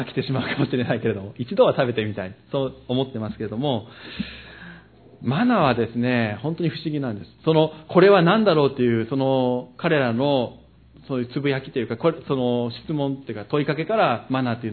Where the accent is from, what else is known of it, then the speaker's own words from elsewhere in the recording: Aichi, Japan; 私愛知県の出身ですけれども